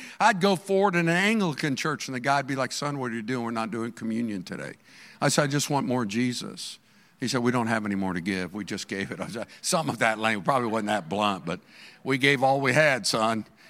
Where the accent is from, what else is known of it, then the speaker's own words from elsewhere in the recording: Fort Myers, Florida, United States; I'm from Fort Myers. We didn't have them back then